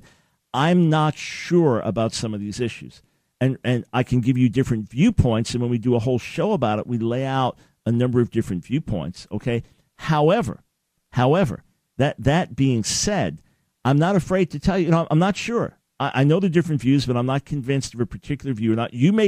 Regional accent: New York, United States; Hey, look, I'm a New Yorker. I'm a New York Jew. Sarcasm is in my blood.

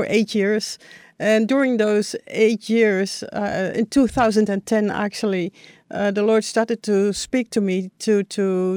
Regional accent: Netherlands; English is a second language; I'm from the Netherlands.

